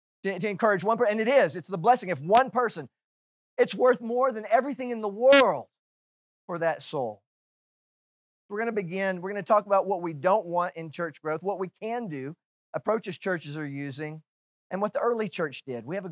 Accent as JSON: {"language": "English", "town": "Houston", "region": "Texas", "country": "United States", "said": "Do you know, I'm from Houston."}